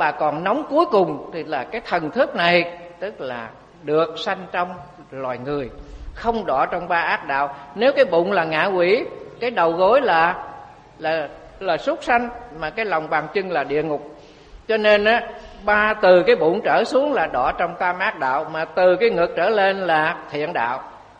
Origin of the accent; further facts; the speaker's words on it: Cần Đước, Long An, Vietnam; Cái bà này ở xã Tân Kim, Cần Giuộc, quê của tôi Cần Đước, mà bà này ở Cần Giuộc.